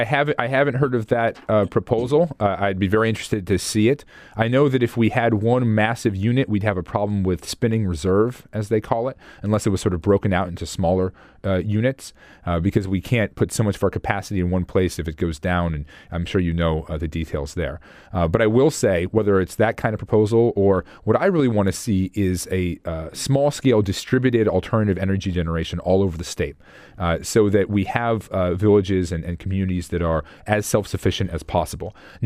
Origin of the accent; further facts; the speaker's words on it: Cordova, Alaska, United States; I grew up in Cordova